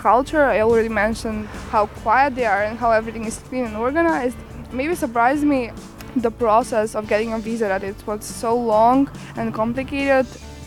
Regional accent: North Macedonia; now in Slovenia; I'm 20 years old. I come from Macedonia, and I study media communications on ferry.

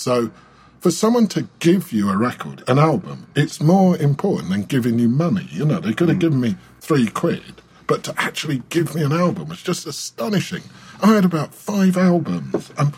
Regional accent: London, United Kingdom; Because I was from London

